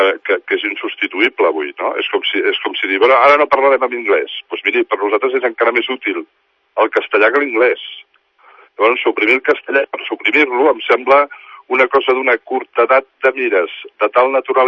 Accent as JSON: {"language": "Catalan", "region": "Catalonia", "country": "Spain", "said": "això a mi com a català pues no m'agrada, no?"}